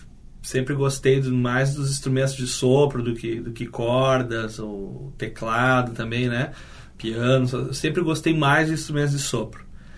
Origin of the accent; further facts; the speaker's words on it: Guaíba, Rio Grande do Sul, Brazil; Eu nasci em Guaíba, né? Tive a minha formação lá.